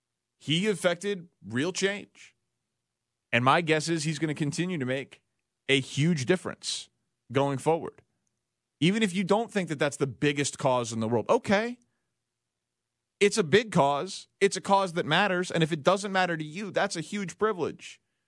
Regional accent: Chicago, Illinois, United States; I'm from Chicago.

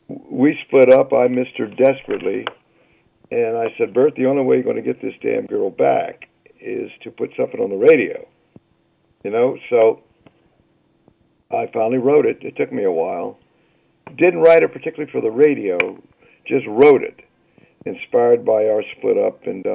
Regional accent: Tarpon Springs, Florida, United States; I'm from Tarpon Springs, Florida, which is near Tampa, and we spent a lot of time in the Florida Keys.

